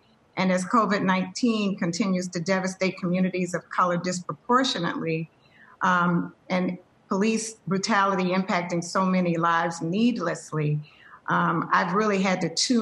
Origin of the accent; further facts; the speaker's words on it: the South, United States; I grew up in the South and saw the systemic racism my parents faced.